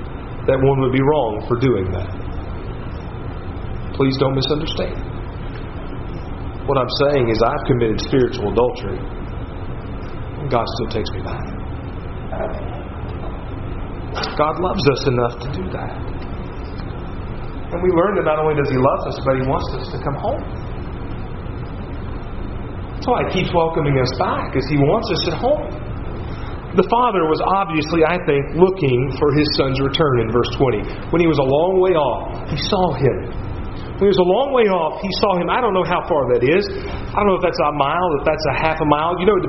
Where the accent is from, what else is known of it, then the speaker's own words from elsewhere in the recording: Tennessee, United States; In my home state of Tennessee, we have hills.